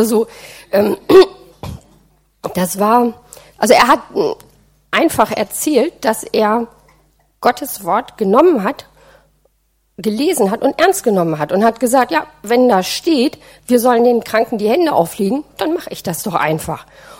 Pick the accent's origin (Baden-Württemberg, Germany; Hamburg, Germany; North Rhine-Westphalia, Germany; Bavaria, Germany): Hamburg, Germany; wir kommen aus Hamburg